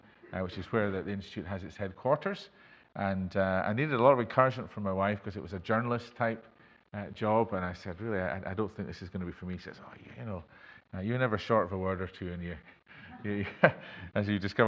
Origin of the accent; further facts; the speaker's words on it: Stirling, Scotland, United Kingdom; Born and bred in Stirling, I was converted to faith in the Lord Jesus Christ just towards the end of my school days.